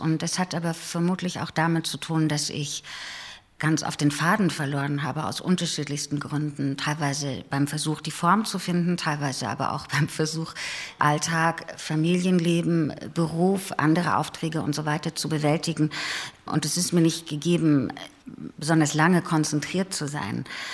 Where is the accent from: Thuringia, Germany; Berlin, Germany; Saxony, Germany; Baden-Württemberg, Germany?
Saxony, Germany; Ich bin in der Hexenküche Sachsens groß geworden.